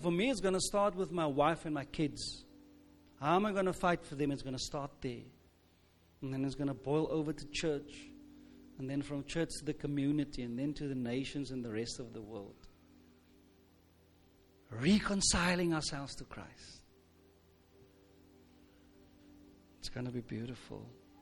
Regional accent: South Africa; I'm from South Africa.

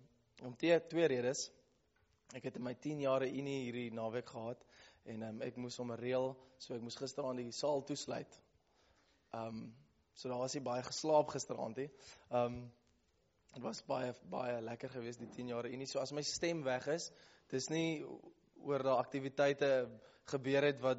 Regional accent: Paarl, Western Cape, South Africa; ek kom van die Parel af.

